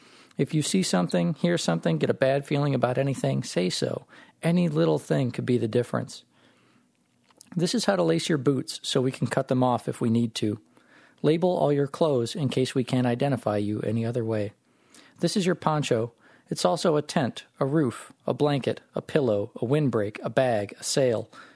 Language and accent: English; Jackson, Michigan, United States; I was born and raised in the Jackson area. I actually went to Alma College in Alma, Michigan for 2 years, 2000 and 2001.